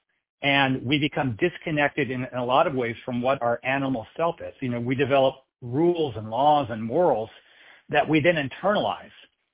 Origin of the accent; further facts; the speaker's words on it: Texas, United States; So I grew up in Southeast Texas, and my grandfather, who grew up in Southeast Texas in the early 1900s, used to tell me the story of his neighborhood